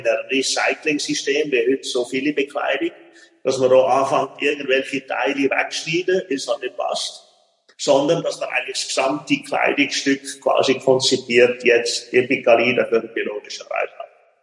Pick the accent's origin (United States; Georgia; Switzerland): Switzerland; wo wir alle als Kind, als Schweizer Kind